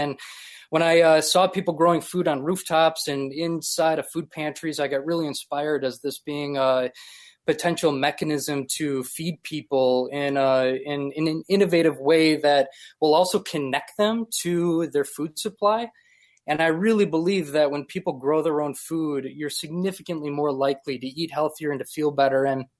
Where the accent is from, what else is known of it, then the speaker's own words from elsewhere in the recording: Appleton, Wisconsin, United States; also born or lived in New York City; Well, I'm actually originally from Appleton, Wisconsin. I moved out to New York back in the day for the opera career, which you mentioned briefly.